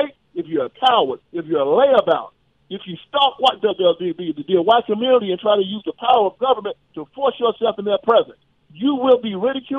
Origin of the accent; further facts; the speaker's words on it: United States; And I'm an American.